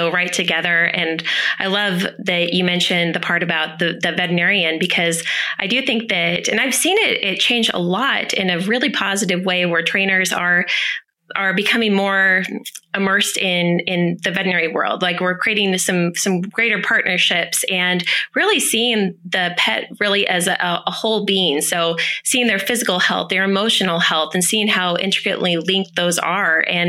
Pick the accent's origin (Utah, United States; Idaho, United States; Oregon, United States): Idaho, United States; Bonners Ferry; I grew up with Sherry in my hometown of Bonners Ferry, Idaho. Yep, only 2,000 people